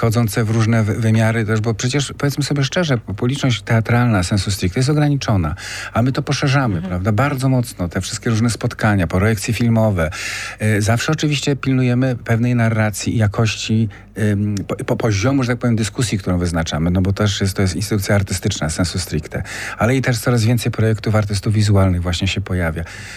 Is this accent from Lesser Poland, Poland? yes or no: yes; Kraków, Lesser Poland, Poland; z Nowej Huty w ogóle się wychowywałem na jednym z blokowisk i też czuję tą dzielnicę bardzo.